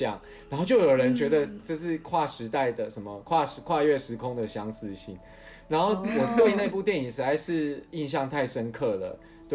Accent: Tainan, Taiwan; 台南那我是台南人，台南那时候中正路还非常热闹

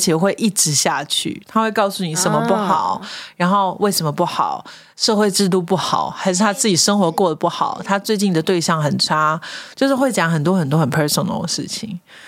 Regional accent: Taiwan; 我们台湾人可能因为团体主义嘛

